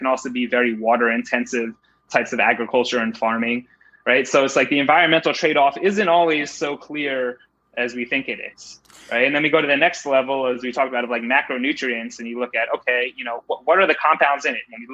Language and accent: English; Philadelphia, Pennsylvania, United States; or I'm from Philly, they'd have like a Seitan cheesesteak.